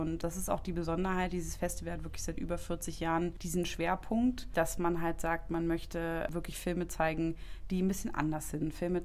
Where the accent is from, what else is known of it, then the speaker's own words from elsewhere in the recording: Berlin, Germany; born there; moved away as an adult; now in Saarbrücken, Germany; Also ich bin tatsächlich auch keine Saarländerin. Ich bin extra für den Job aus Berlin hergezogen. Ich bin gebürtige Berlinerin.